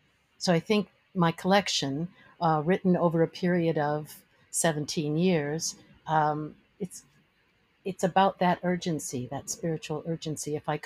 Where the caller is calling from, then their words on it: Maryland, United States; I'm just outside of Washington, D.C. in Maryland, very close to the Potomac River.